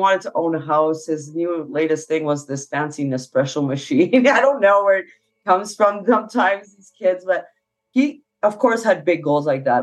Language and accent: English; Fort McMurray, Alberta, Canada; I think it's growing up in Fort McMurray, sometimes I think it was a curse.